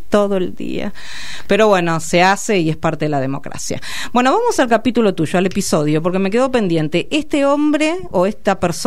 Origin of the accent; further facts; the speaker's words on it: Carlos Casares, Buenos Aires Province, Argentina; yo cuando tenía el documento con dirección de Carlos Casares, de mi ciudad, donde yo nací